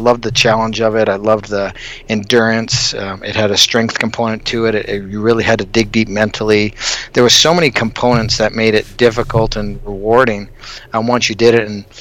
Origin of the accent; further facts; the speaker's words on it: Canada; I grew up in Canada as a wrestler, and you know, you either play hockey or basketball, and if you're too short, you wrestle.